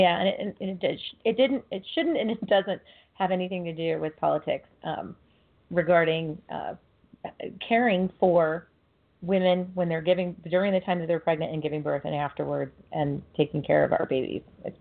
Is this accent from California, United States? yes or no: yes; Fresno, California, United States; My hometown, Fresno, California, we actually have a Save the Children there.